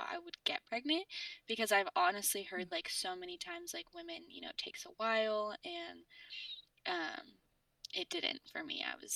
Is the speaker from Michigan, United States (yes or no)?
no; Washington, United States; also born or lived in Arizona; I'm 24. I had Raya when I was 23, and she is my first child. I am originally from Washington.